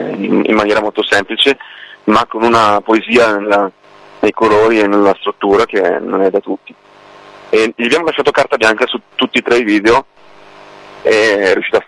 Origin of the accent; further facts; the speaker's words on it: Bergamo, Lombardy, Italy; noi siamo di Bergamo, l'etichetta è di Milano, non è molto distante